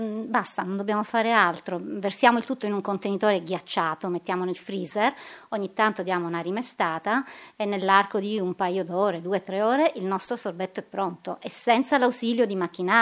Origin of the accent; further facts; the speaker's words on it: Apulia, Italy; Io sono salentina, di origini, quindi...